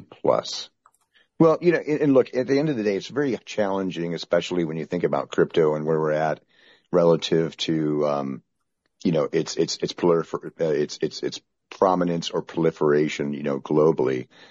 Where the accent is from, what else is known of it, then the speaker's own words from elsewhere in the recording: Germany; So I'm originally from Germany, but I sold my accent for beer money in college.